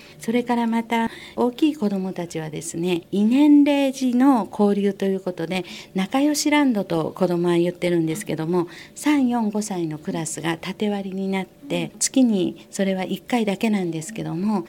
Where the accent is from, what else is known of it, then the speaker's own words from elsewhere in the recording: Fukuoka, Japan; 出身地は九州の福岡県です。